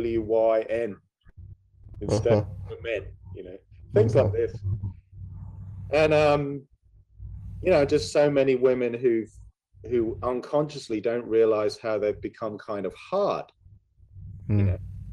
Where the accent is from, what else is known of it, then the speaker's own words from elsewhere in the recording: United Kingdom; I'm British as well.